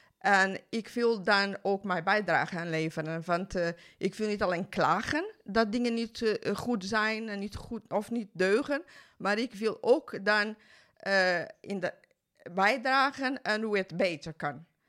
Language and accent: Dutch; Portugal; Dutch is a second language; now in Netherlands; Ik kom uit Portugal.